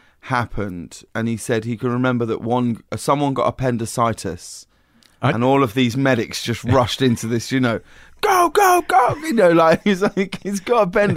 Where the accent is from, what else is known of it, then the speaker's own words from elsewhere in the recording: High Wycombe, South East England, United Kingdom; I grew up in a very small town called High Wycombe, which is in between. If you head out of London towards Oxford, it's about an hour outside of London.